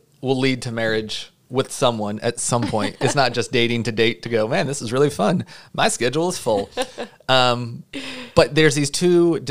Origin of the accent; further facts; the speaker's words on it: the South, United States; Even, you know, I'm from the South, so we don't really like to say things directly. We talk around things